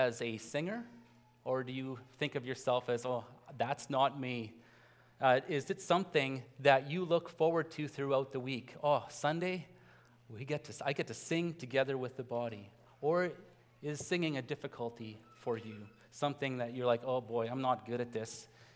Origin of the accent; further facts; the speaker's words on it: Steinbach, Manitoba, Canada; Like I said, well, I'm from here. I'm from Steinbach area.